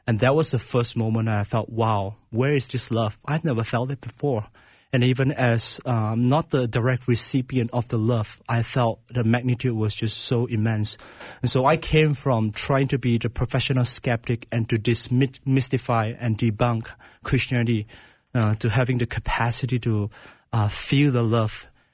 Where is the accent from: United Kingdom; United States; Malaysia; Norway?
Malaysia; English is a second language; moved away; I grew up in Malaysia, and basically for almost the entirety of my education was just learning about Islam. And I grew up in a Buddhist family